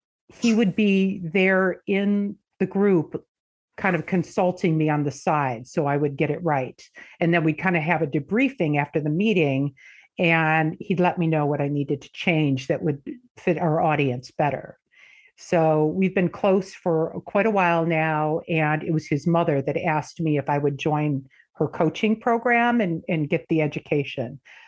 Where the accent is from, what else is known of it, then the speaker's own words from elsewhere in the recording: Michigan, United States; moved away; I am originally from Michigan. Moved out here in the 90s